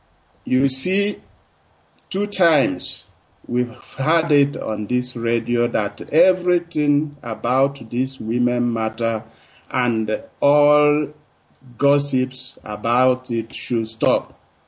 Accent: Mbise, Imo, Nigeria; now in Germany; from Ezealakohu Mbise. And I'm calling from Germany.

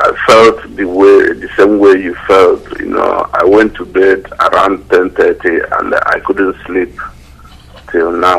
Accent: Nigeria; English is a second language; moved away as an adult; now in Germany; The first day I came into Germany, I met a lady in the train station. She asked me, where do you come from? I said, I come from Nigeria. She said, are you an Igbo man? I said, yes.

